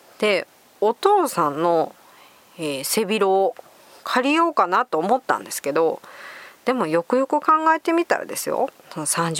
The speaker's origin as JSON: {"language": "Japanese", "region": "Osaka", "country": "Japan", "said": "どうしても大阪人なんで最後ちょっと笑いが欲しいとかいうところもあったんですけども"}